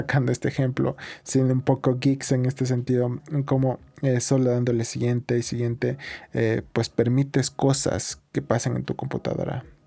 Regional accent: Ecuador; al menos aquí en mi país, en Ecuador, hay diferentes librerías

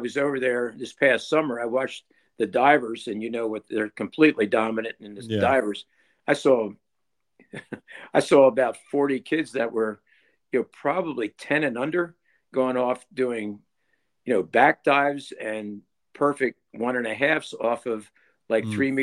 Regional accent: Pennsylvania, United States; I never would have dreamed of when I was, you know, a young swimmer growing up outside of Philadelphia.

